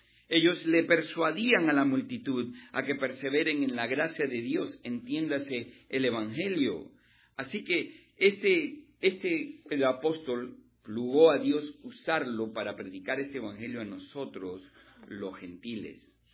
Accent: Miami, Florida, United States; yo soy de Miami, le digo, yo vivo ahí en Miami.

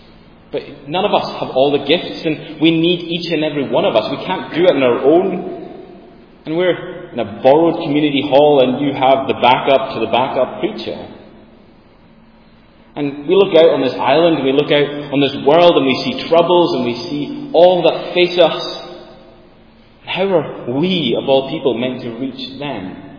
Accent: Sandwich, Scotland, United Kingdom; I'm from Lewis, I'm from Sandwich, and this was my church before I went away to study.

